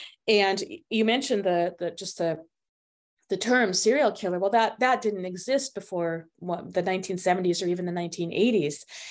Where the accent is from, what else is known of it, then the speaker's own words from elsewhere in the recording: Los Angeles, California, United States; because I grew up in Los Angeles in the 1960s and 70s